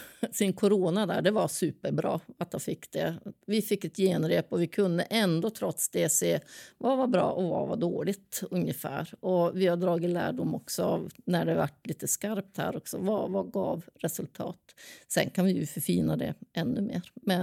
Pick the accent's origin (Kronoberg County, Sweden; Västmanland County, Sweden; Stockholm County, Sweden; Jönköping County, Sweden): Jönköping County, Sweden; Norra Hammar; jag kommer från Norra Hammar, det är 5 kilometer därifrån, ett brukssamhälle där.